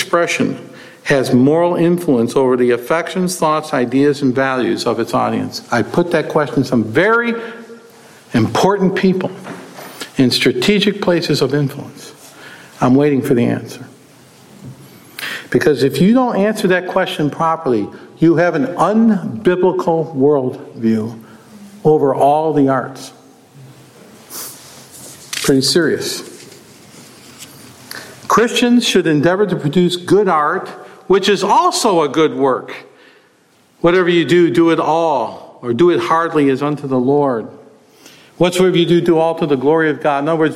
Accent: Chicago, Illinois, United States; now in Detroit, United States; I grew up in Chicago. I've been in Detroit for 38 years, trying to stay alive.

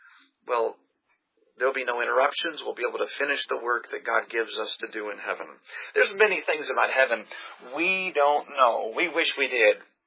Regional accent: Pensacola, Florida, United States; Now, I grew up in Pensacola. We had hurricanes that would come through.

